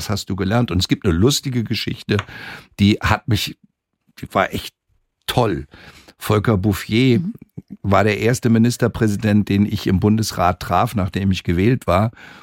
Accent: Osterholz-Scharmbeck, Lower Saxony, Germany; born there; Ich bin in Ostdeutsch-Scharmbeck geboren und war trotzdem der Fremde. Weil die Einheimischen haben platt gesprochen. Also ich meine, ich habe Niederdeutsch und Plattdeutsch dann hören können und auch teilweise sprechen können, aber meine Sprache ist Hochdeutsch

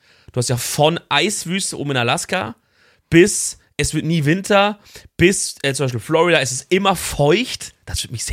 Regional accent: Germany; wenn ich jetzt als Deutscher sage

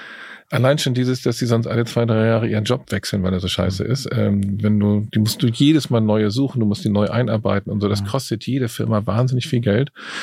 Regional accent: Germany; Ich bin Generation 1961 geboren, im Westen aufgewachsen.

